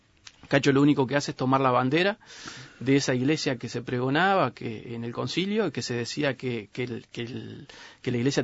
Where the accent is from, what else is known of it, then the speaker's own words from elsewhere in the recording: Uruguay; yo soy un ciudadano uruguayo